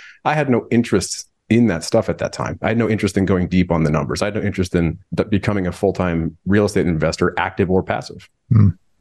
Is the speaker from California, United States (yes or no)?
yes; California, United States; Yeah, so I'm based out here in the Bay Area, California, just north of proper Silicon Valley. I was born and raised here